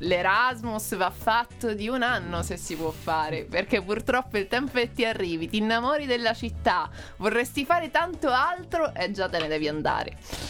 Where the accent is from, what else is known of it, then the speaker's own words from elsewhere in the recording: Palermo, Sicily, Italy; io vengo da Palermo, Sicilia. Città splendida che anch'io consiglio, promuovo un sacco.